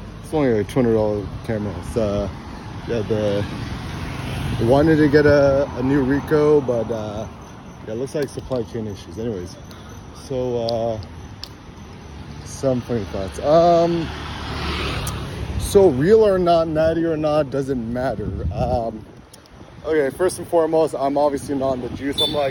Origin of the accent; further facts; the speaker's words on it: United States; Like, I'm American, right?